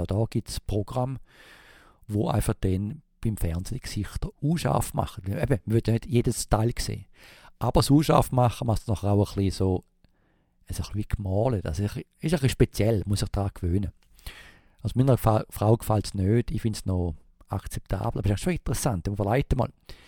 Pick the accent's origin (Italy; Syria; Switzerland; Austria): Switzerland; accent: Swiss; ich kann mir vorstellen, dass ich mit meinem Schweizer Akzent ein bisschen Mühe habe